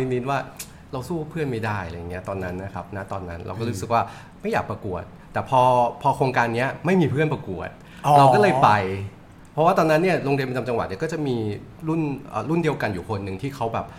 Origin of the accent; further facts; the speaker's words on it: Chiang Khong, Chiang Rai, Thailand; บ้านเกิดอยู่ที่อำเภอเชียงของจังหวัดเชียงรายครับ